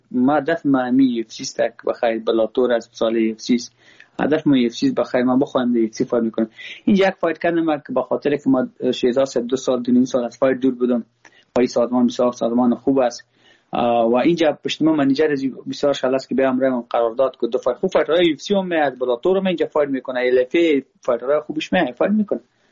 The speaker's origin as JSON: {"language": "Persian", "country": "Afghanistan", "said": "ما خود ما افغان هستم. با ما هزاره ازبک پشتون کلش یک چشم هستن."}